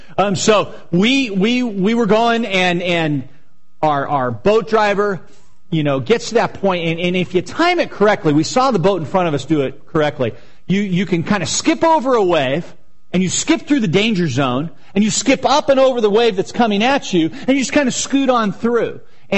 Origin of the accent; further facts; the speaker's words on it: Mission Viejo, California, United States; I grew up in Mission Viejo. It's very white and sheltered